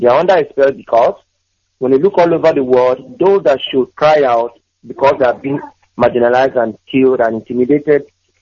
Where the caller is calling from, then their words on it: Waterford, County Waterford, Ireland; I'm calling from Waterford, Ireland.